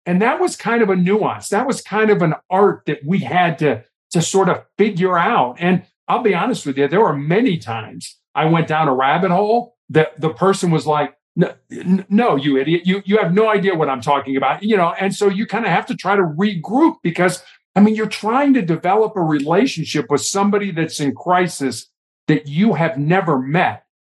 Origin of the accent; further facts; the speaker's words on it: Chicago, Illinois, United States; Bobby Knight, the basketball coach at Indiana University when I was growing up in Chicago, used to have a great quote.